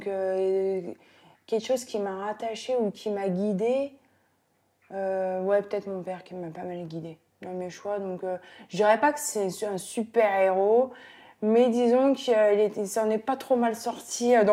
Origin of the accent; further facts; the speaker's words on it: Pierrefitte-sur-Seine, Île-de-France, France; also born or lived in Saint-Denis; now in Vauréal, France; j'ai 29 ans, donc j'ai 30 ans dans 5 ans. J'habite à Vauréal dans le 95 et je venais de Pierrefitte. Je suis née à Saint-Denis exactement.